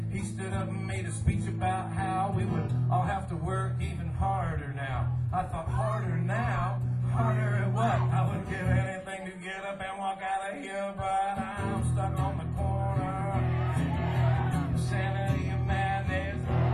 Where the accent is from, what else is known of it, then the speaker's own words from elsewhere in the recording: Oregon, United States; And it started to snow, which wasn't something I was used to growing up in Oregon, where it usually just rains.